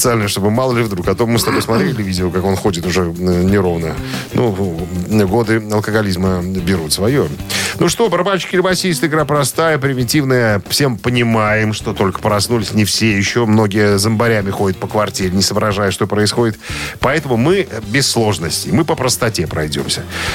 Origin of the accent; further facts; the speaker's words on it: Pskov, Pskov Oblast, Russia; Мы из Пскова.